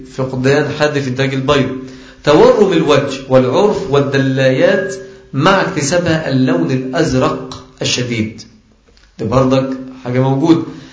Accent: Egypt; عندنا في مصر برضه كان موجود إنفلونزا الطيور ده في مصر

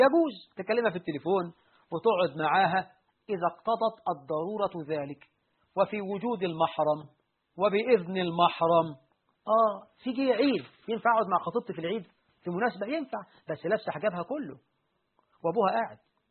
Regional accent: Egypt; الشبكة عندنا في مصر مش هدية

